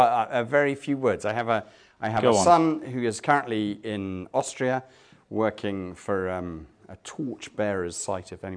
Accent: England, United Kingdom; now in Brussels, Belgium; I'm born English and I'm still English, and yet I'm also Belgian, and very pleased to be so.

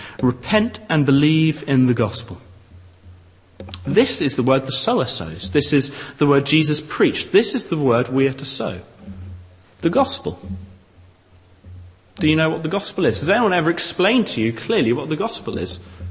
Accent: England, United Kingdom; I'm allowed to say this because I'm an English person.

